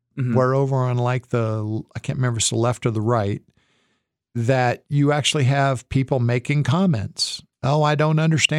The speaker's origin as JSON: {"language": "English", "region": "New Mexico", "country": "United States", "tie": "born or raised there", "said": "So I'm born and raised in New Mexico. Many, many friends that maybe Spanish only."}